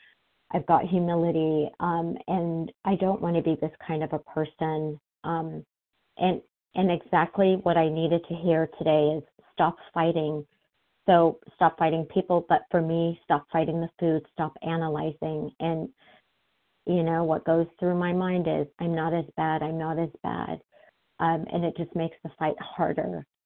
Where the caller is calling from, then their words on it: Foster City, California, United States; from California, and I'm calling from Foster City, California.